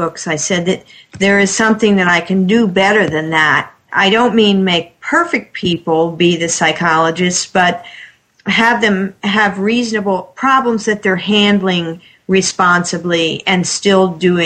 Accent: New Jersey, United States; also born or lived in Michigan / Tennessee; So I grew up in New Jersey with a few years in Michigan. Then I went to Princeton.

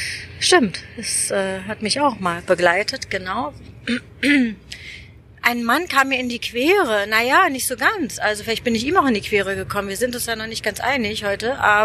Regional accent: Berlin, Germany; Ich komme ja aus Berlin und bin dann zurückgegangen

